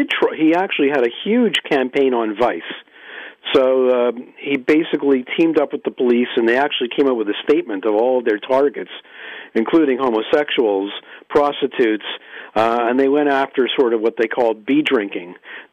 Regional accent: Montreal, Quebec, Canada; I'm from Montreal.

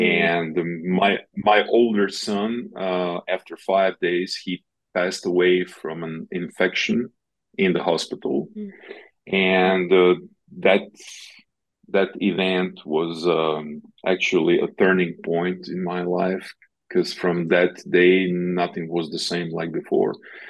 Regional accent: Varaždin, Varaždin County, Croatia; I grew up here in Varaždin, Croatia. I was born in a Catholic family, just normal, plain guy here

